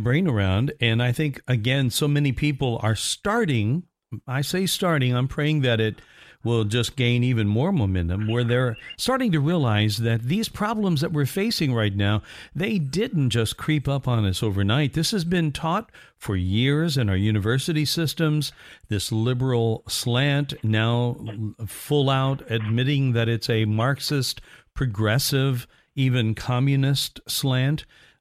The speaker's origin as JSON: {"language": "English", "town": "Evansville", "region": "Indiana", "country": "United States", "tie": "born or raised there", "said": "I grew up in Evansville, Indiana. That is right down the road from New Harmony, Indiana."}